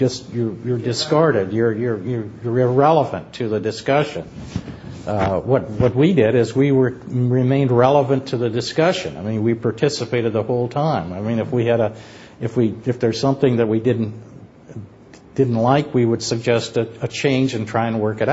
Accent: Midwest, United States; now in New York, United States; I mean, you know, I'm from the Midwest. I had no particular affection for New York as such, right?

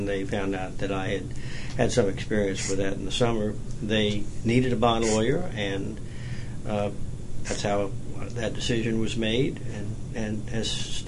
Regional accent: Memphis, Tennessee, United States; Well, I grew up in Memphis, Tennessee, which, if you go way back in the history of bonds, was an infamous place.

